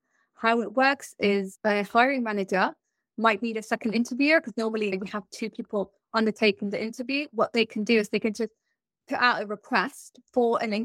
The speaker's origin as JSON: {"language": "English", "country": "Netherlands", "tie": "born or raised there", "moved": "yes", "lives_now": "London, United Kingdom", "said": "my parents are originally from Somalia. I was born in the Netherlands and I grew up in a really small village in the eastern side, close to the German border. I lived there for most of my childhood and then I moved to London"}